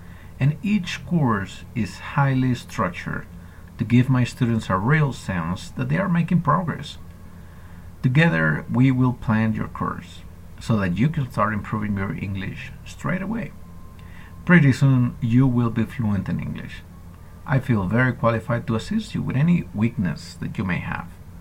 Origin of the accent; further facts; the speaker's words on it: Michigan, United States; I am from Michigan, in the north of the United States.